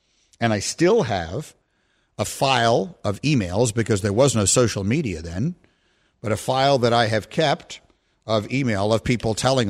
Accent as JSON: {"language": "English", "region": "New York", "country": "United States", "tie": "born or raised there", "said": "I grew up in Lower Manhattan. My high school prom was in the Vista Hotel, which was in the World Trade Center."}